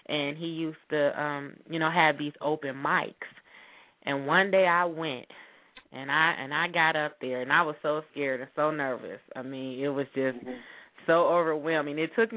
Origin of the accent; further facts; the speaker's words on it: Cincinnati, Ohio, United States; I grew up in Walnut Hills in Cincinnati, Ohio.